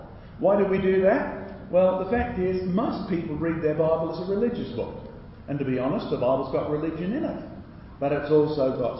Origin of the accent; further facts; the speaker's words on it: Australia; Now, I'm an Aussie.